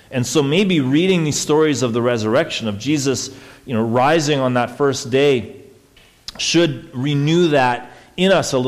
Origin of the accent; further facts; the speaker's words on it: Saskatchewan, Canada; I grew up in Saskatchewan, I live in Alberta, like I should be a winter guy. Most of my life has been spent in winter.